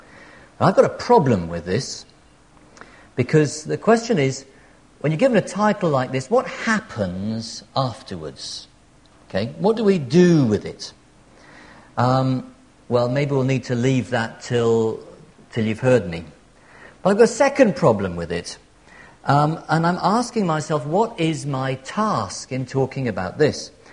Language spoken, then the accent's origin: English; Cambridge, East of England, United Kingdom; I'm from Cambridge.